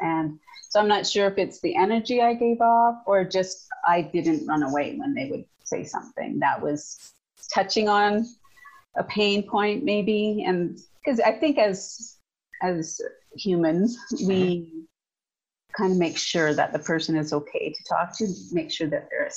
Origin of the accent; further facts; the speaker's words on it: Saskatchewan, Canada; now in Calgary, Canada; I'm originally from Saskatchewan. Yeah, missing the wide open spaces every once in a while